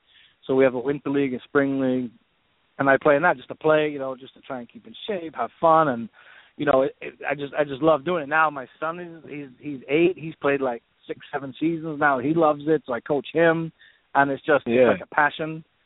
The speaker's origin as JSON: {"language": "English", "region": "England", "country": "United Kingdom", "moved": "as an adult", "lives_now": "United States", "said": "I know my accent's gone a bit, but I'm from England. I've been in America 12 years. I married an American lady, but I went to high school and college in England"}